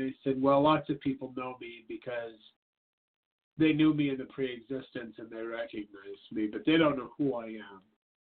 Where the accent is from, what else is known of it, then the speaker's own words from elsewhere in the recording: Hartford, Connecticut, United States; Other than, hey, we're in California and we're from Hartford, Connecticut.